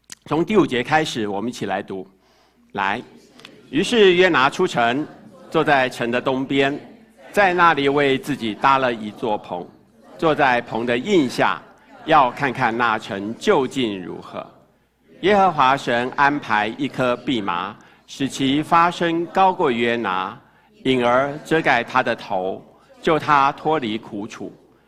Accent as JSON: {"language": "Chinese", "country": "China", "said": "我们中国人华人"}